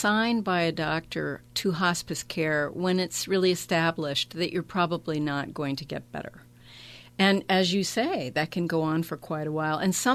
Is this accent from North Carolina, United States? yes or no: yes; North Carolina, United States; Nevertheless, it's a lot like the area where I grew up in North Carolina.